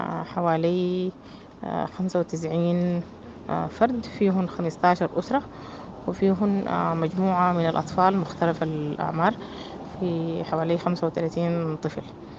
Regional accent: Sudan; ودي طبعا زادة يعني إحنا من قيمنا كسودانيين.

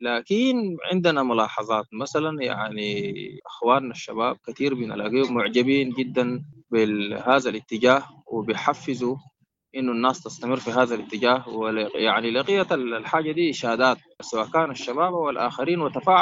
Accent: Sudan; صحيح حالة الإحباط واليأس عندنا في السودان عموما يعني مسيطرة وشديدة

